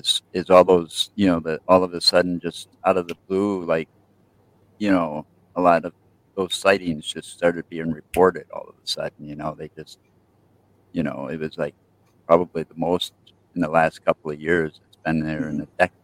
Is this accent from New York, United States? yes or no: no; Oregon, Wisconsin, United States; You know, I grew up out in the Oregon area and of Wisconsin, and they used to sit on the signpost out there on the old Highway 14 all the time.